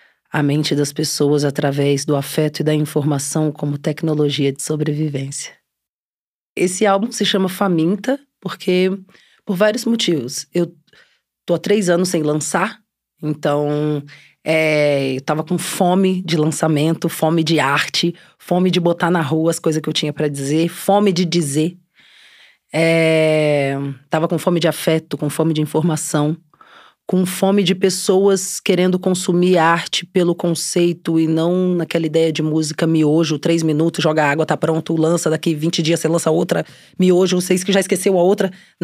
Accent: Minas Gerais, Brazil; born there; eu tenho 29 anos. E sou nascida em Minas Gerais, tenho coração sergipano.

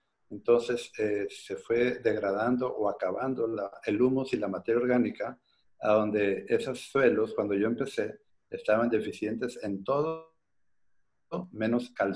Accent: Mexico; now in Florida, United States; yo soy mexicano, vivo ahora en Florida

